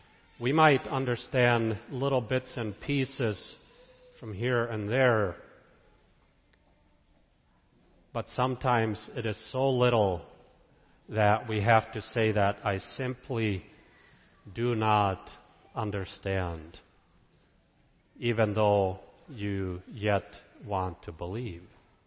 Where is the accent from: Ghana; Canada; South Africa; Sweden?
Sweden; now in United States; they had about 1,000 believers gathered there in my hometown in Sweden.